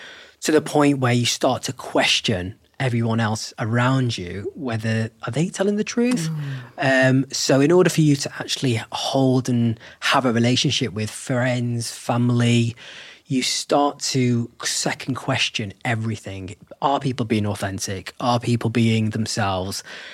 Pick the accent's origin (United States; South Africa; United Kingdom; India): United Kingdom; because obviously being British Sikh, I am from a culture where everything, family is everything.